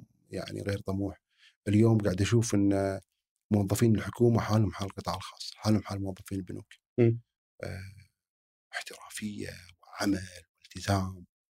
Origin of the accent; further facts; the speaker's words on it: Kuwait; حتى عندنا بالكويت كل قاعد يسولف كذي